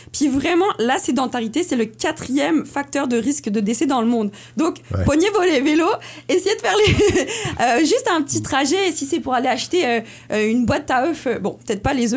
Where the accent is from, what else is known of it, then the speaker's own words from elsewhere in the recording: France; now in Baie-Comeau, Canada; moi, je viens de la France, là, ça s'entend aussi à mon accent. En arrivant ici, là, j'ai pas d'auto, mais on s'entend vivre à Baie-Comeau